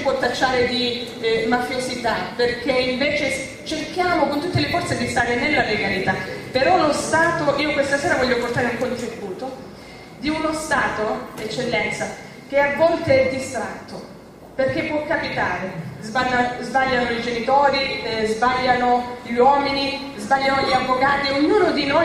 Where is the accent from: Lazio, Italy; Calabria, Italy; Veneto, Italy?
Calabria, Italy; Strongoli; Noi da allora siamo stati marchiati, gli strongolesi sono associati hanno una targa, a persone mafiose